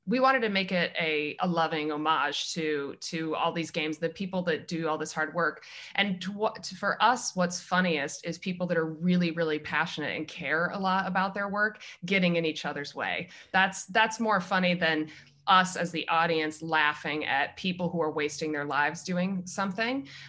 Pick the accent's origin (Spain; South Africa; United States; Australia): United States; Midwest; I think that's because I'm from the Midwest and I don't know if that exists anymore.